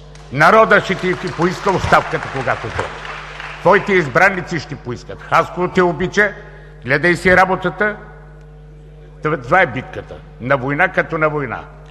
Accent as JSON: {"language": "Bulgarian", "town": "Dimitrovgrad", "region": "Haskovo Province", "country": "Bulgaria", "tie": "born there", "said": "аз съм роден в Димитровград. Рода ми е от Хасково, от Хасковско, и Хасково не ми е безразличен град."}